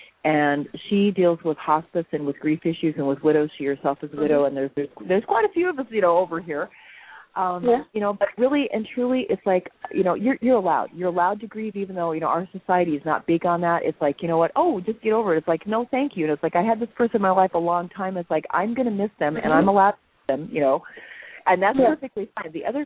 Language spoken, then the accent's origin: English; Hawaii, United States; born there; Like I said, I was born in Hawaii.